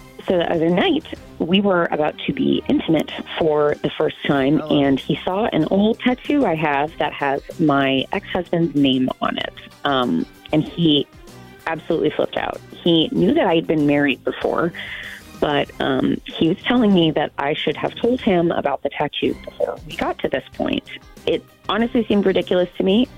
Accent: East of England, United Kingdom; from Essex, and I have a question for Judge Jess.

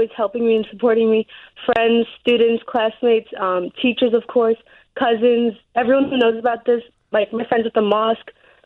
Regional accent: Palestine; we started talking about this when I'm from Palestine, and when we go there, like, almost every summer

